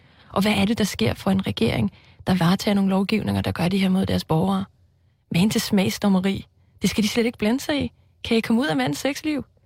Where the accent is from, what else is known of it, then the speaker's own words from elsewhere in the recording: Iceland; Danish is a second language; Nu er jeg jo islænding, så jeg ved ikke rigtig, om jeg bruger det korrekt